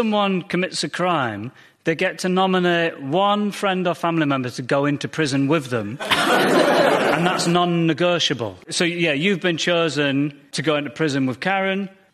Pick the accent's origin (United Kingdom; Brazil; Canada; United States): United Kingdom; Goole, Yorkshire and the Humber; In my hometown of Goole